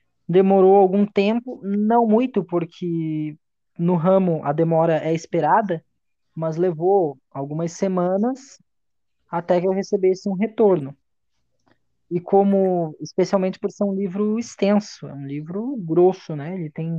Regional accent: Lages, Santa Catarina, Brazil; eu tenho 25 anos, eu sou natural de Lages, em Santa Catarina.

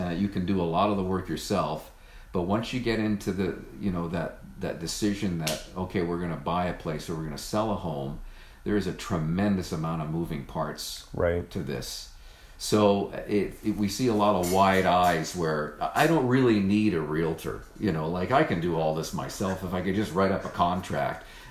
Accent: Victoria, Australia; I mean, it's my hometown. And, you know, I actually live about 3 kilometers from where I grew up. My house is like just down the road from my childhood home. Wow. So there was no real thought about leaving Victoria.

